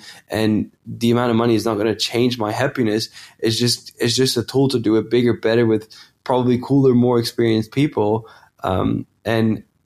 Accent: Netherlands; English is a second language; I come from a small town in the Netherlands. English is not even my first language. I've learned it through gaming.

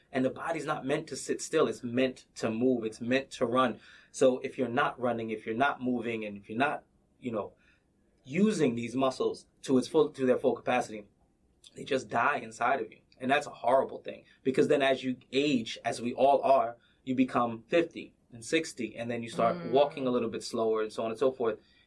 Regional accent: United States; Listen, I'm American. I love this country.

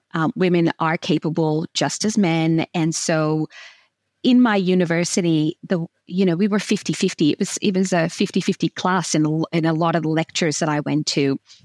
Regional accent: Massachusetts, United States; growing up in the States and in Massachusetts in particular, a lot of the times I was the first.

